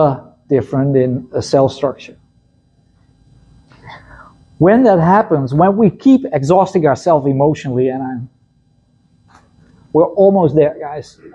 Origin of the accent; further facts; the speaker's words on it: Netherlands; English is a second language; Yeah, I'm from Europe. I'm from the Netherlands. We use centimeters.